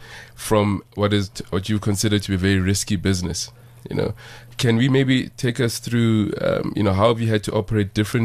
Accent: Diepkloof, Gauteng, South Africa; I'm from Diep Kloof myself

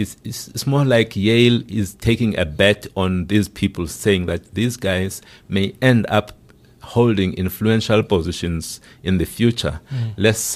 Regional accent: Mthatha, Eastern Cape, South Africa; I come from the Eastern Cape. I was born in Amtata in the Eastern Cape from parents who were teachers.

